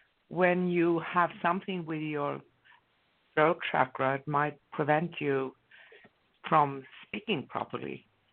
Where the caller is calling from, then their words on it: Stockholm, Stockholm County, Sweden; I'm currently in Stockholm, Sweden.